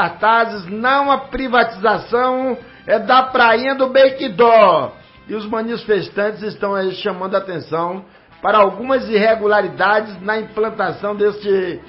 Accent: Ilhéus, Bahia, Brazil; Mas eu sou de Ilhéus também, eu sou do bairro Nossa Senhora da Vitória.

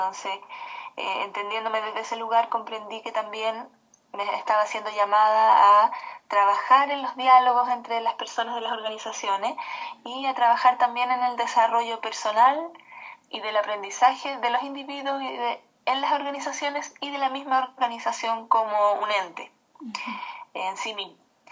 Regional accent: Chile; Yo soy chilena, soy cantautora chilena

